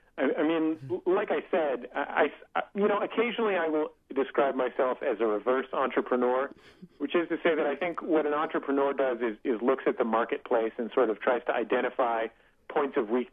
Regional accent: San Francisco, California, United States; moved away as an adult; now in Los Angeles, United States; When I moved from San Francisco, which is where I'm from and where I lived after college, down to Los Angeles, where my former radio co-host lived

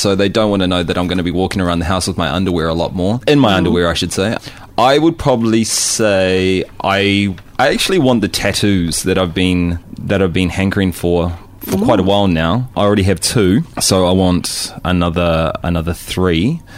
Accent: Hawera, Taranaki, New Zealand; moved away; Okay, I grew up in New Zealand. Please don't hate me. I grew up in a small farming town in South Taranaki.

